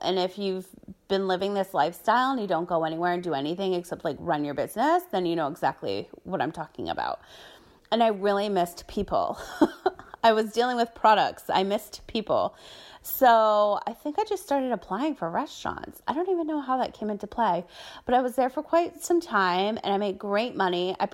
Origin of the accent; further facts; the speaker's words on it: Ireland; now in United States; it's Gaelic, because I'm Irish